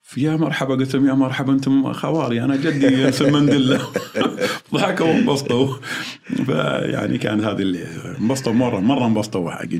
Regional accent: Saudi Arabia; يخلونا بما أننا سعوديين وكذا

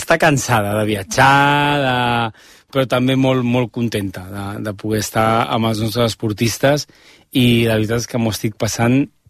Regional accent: Barcelona, Catalonia, Spain; born there; Nascut a Barcelona... a l'any 79

